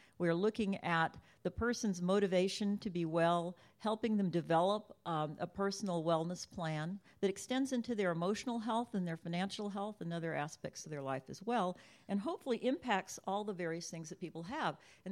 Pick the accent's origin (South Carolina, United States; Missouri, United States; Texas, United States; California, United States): Texas, United States; and yes, I'm from Texas.